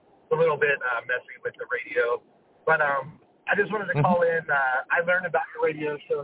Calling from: Navarre Beach, Florida, United States; I'm calling from Navarre Beach, Florida.

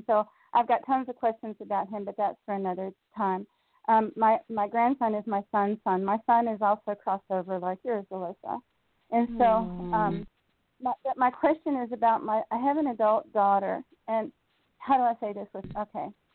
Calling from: Michigan, United States; I'm calling from Michigan.

